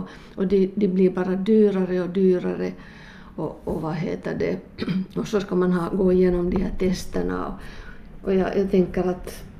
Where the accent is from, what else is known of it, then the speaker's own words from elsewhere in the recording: Vaasa, Ostrobothnia, Finland; för jag är hemma från Vasa